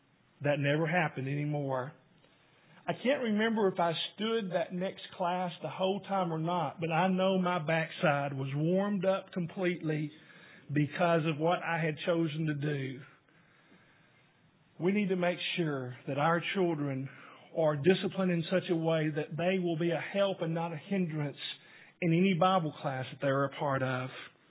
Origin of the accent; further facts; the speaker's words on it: Northport, Alabama, United States; As I was a child growing up in Northport, Alabama, where my father was the minister